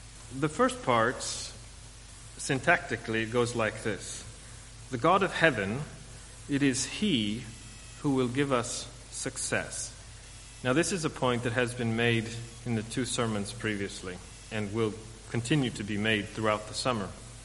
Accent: California, United States; Maybe we would have stayed where I grew up in California or where Anna grew up in Italy.

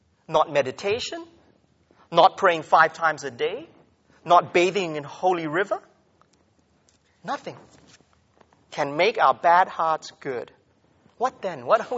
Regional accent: Malaysia; I mean, I come from Malaysia, and is a place where you have many other religions.

